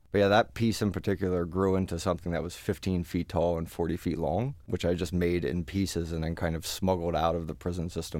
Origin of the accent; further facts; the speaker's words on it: Lancaster, Pennsylvania, United States; now in Philadelphia, United States; Very similar kind of thing. So I'm originally from Lancaster, moved here to Philly after I came home from federal prison.